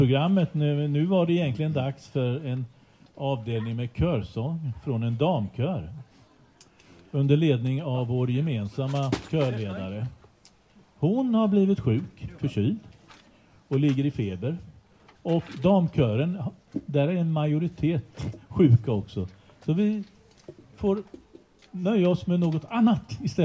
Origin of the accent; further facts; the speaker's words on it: Staffanstorp, Skåne, Sweden; och vi är från Staffanstorp.